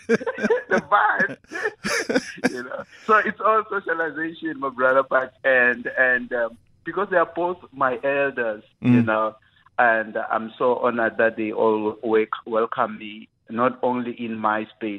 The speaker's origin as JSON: {"language": "English", "region": "Mpumalanga", "country": "South Africa", "said": "because I'm originally from Mpumalanga province, there is some Swati in my music, like this, some Ndebele in my music"}